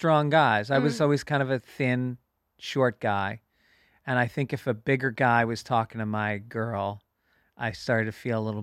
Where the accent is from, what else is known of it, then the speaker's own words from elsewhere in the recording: New York, United States; I grew up in New York, and we used to hang out in this mall in White Plains sometimes.